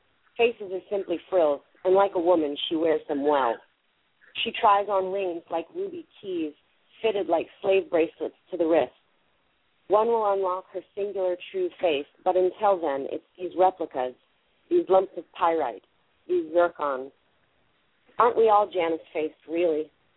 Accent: Bangor, Maine, United States; born there; Well, I was born in Bangor, Maine

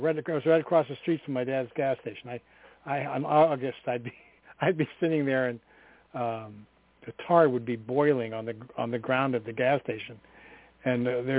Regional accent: Pittsburgh, Pennsylvania, United States; born there; Forbes Field was my backyard. That's where I was born. I was born on Colt Hart Avenue in Oakland.

